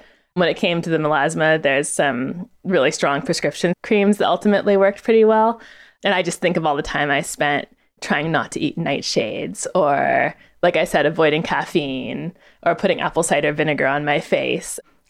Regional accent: California, United States; I was raised in Northern California by a mom who was a little bit of a former hippie.

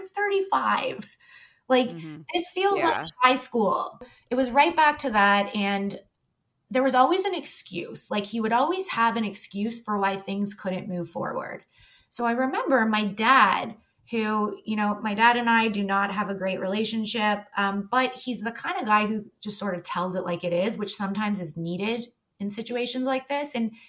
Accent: Toronto, Ontario, Canada; Like, you're a 416er, because I grew up in Toronto.

